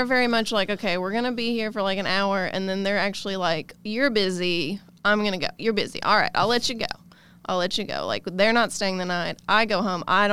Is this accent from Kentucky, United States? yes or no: yes; Morehead, Kentucky, United States; I'm from Moorhead, so we're only an hour away. So they're always up here, the big city of Lexington.